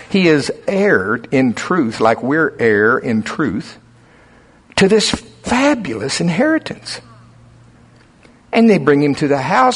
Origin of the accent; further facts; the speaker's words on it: United States; I'm from Pottawatomie County. You get one fork.